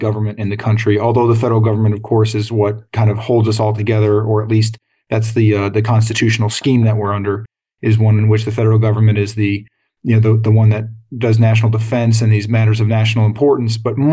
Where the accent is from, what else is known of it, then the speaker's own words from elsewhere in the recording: Ypsilanti, Michigan, United States; So I was born and raised in Ypsilanti, where my dad was a sheriff's officer, and my mother primarily stayed home with us.